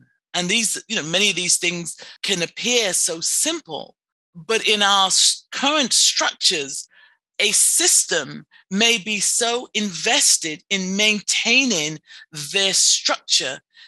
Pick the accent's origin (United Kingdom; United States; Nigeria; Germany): United Kingdom; England; You know, my mother, I'm from England. People should be able to tell by my accent.